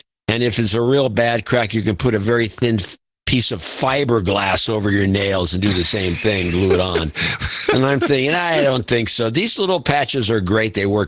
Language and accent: English; Puerto Rico; In Puerto Rico, we are born American citizens. We have the same passport as you do in the States, and there is no such thing as Puerto Rican citizenship.